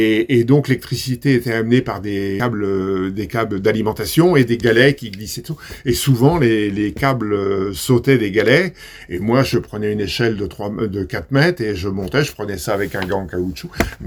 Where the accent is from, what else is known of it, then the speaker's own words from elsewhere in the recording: Rennes, Brittany, France; born there; Je suis né à Rennes le 22 septembre 1949.